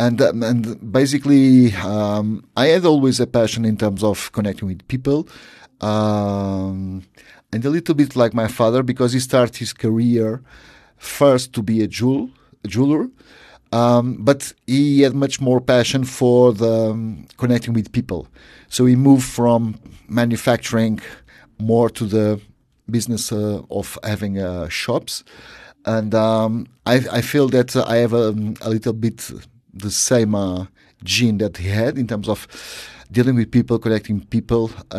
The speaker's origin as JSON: {"language": "English", "region": "Lisbon", "country": "Portugal", "tie": "born or raised there", "also_born_or_lived": "Spain", "second_language": "English", "said": "I'm 53 years old, so almost a dinosaur. I was born and raised in Portugal, Lisbon, and I lived the most of my youth that side. I studied in Spain for 2 years"}